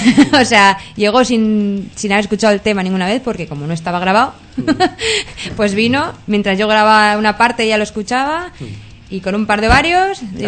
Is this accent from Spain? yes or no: yes; Ermua, Basque Country, Spain; Como decía un amigo mío de Manu, de mi pueblo de Ermua.